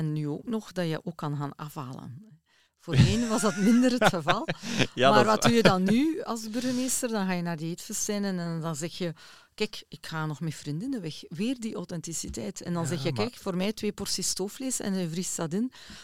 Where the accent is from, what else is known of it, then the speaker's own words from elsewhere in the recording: Haaltert, Flanders, Belgium; Ik was ook graag op Vadru, zeggen ze bij ons in Haaltert.